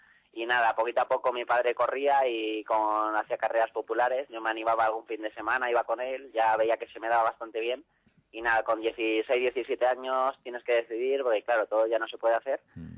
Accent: Rivas-Vaciamadrid, Community of Madrid, Spain; Yo soy aquí de Rivas

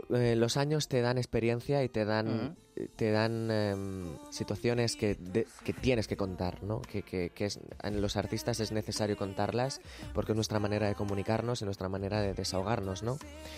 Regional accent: Ricote, Region of Murcia, Spain; also born or lived in Archena / Molina de Segura; de todos los lugares de Murcia porque me he criado en Ricote, pero en mi DNI pone Archena, pero a los 12 años me fui a Molina de Segura

